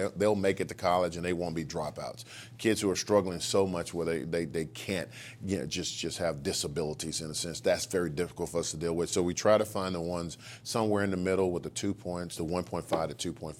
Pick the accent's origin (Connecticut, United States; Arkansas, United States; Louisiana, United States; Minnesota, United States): Arkansas, United States; Little Rock; And so I go back to my hometown of Central Arkansas, Little Rock, and I start this program to send kids off to college.